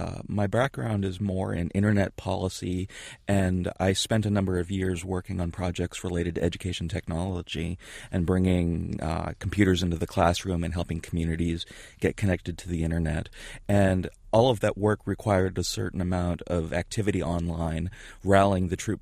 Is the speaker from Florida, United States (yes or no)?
yes; Florida, United States; I grew up in Florida. I'm probably among the first generation of digital natives, if you will, even though I'm in my early 40s. I grew up near NASA in Cape Canaveral.